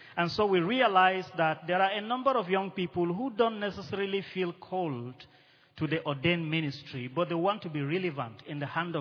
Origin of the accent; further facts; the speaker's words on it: Jos, Plateau, Nigeria; I come from Nigeria, from the Anglican Diocese of Jos.